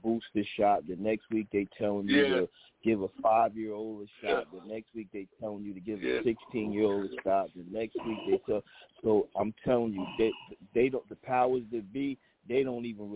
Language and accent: English; Paterson, New Jersey, United States; No, I just tell everybody … from Patterson, New Jersey.